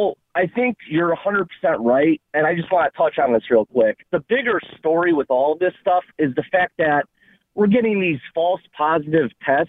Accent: Chicago, Illinois, United States; you know, I'm from Chicago.

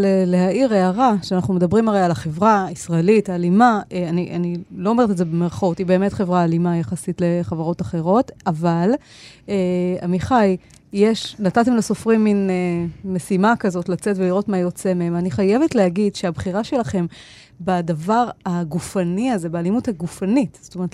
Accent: Rishon LeZion, Central District, Israel; כי גם אני מראשון.

